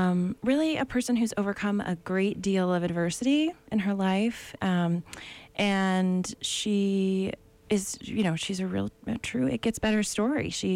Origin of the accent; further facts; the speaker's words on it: Ohio, United States; One is a girl from Ohio, which I am a girl from Ohio, so that worked out well.